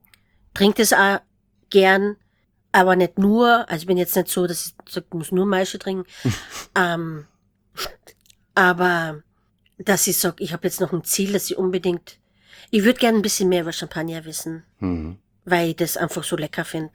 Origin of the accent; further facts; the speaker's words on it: Austria; natürlich, ne, so als Österreicherin, blaufränkisch zweigelt, das waren meine Geschmacksbilder.